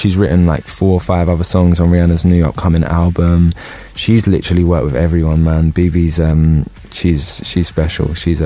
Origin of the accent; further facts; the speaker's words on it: London, United Kingdom; I grew up in East London, and then I went to uni in Essex.